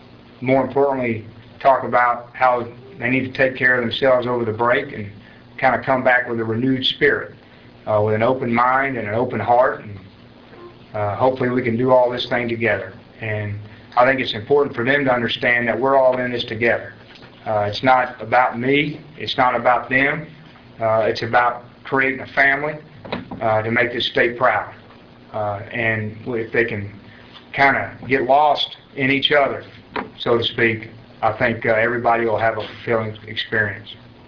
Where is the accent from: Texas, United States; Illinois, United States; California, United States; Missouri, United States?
Texas, United States; Athens; And, I grew up in Athens, a small town.